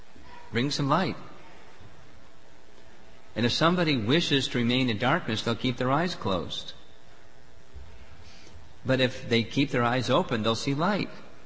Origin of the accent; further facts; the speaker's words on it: United States; But I'm also growing up in America, where there's this intense spirit of competition.